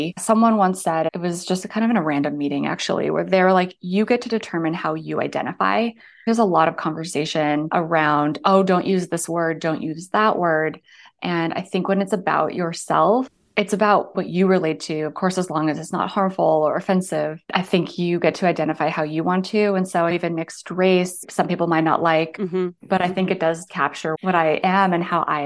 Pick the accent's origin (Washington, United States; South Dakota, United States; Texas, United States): Washington, United States; Seattle; I grew up in Seattle.